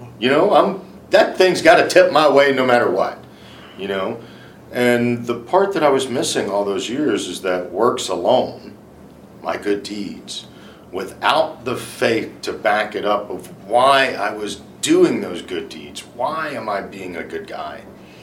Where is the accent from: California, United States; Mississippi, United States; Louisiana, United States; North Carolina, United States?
Louisiana, United States; Sulphur; I grew up in Sulphur, Louisiana